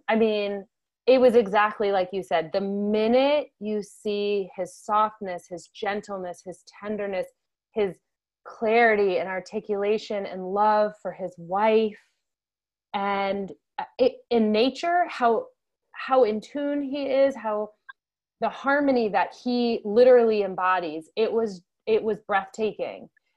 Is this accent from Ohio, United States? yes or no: no; Connecticut, United States; Yeah, I mean, I'm from Connecticut, and you know, in Judaism, there's so much around this is around intelligence and intellect and academia